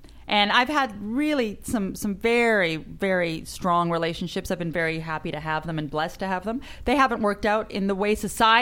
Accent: Calgary, Alberta, Canada; now in Miami, United States; I grew up in Canada from Calgary.

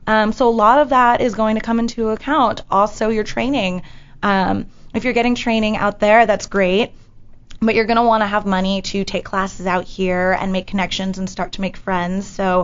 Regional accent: New York City, New York, United States; I was born on the Upper East Side.

